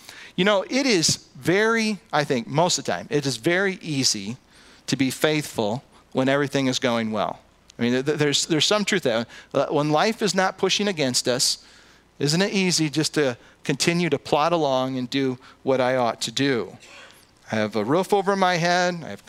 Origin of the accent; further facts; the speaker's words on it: United States; And here's the problem, is that I'm American.